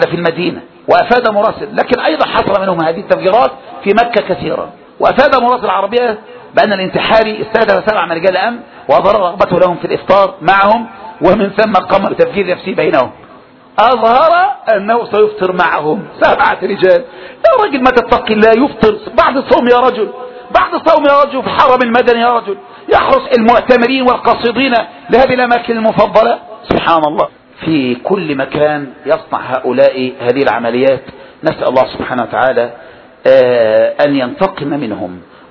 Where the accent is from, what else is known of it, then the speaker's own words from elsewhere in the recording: Egypt; هؤلاء يفسدون عندنا في سيناء ويوجهون الضربات إلى جنودنا وإلى شرطتنا وإلى جيشنا